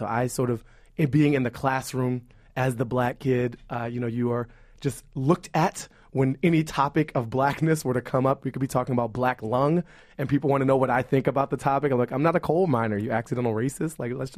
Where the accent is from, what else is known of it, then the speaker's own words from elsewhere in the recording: Washington, District of Columbia, United States; I grew up in Washington, D.C., in the Columbia Heights neighborhood, and which has transformed itself pretty dramatically over the past decade.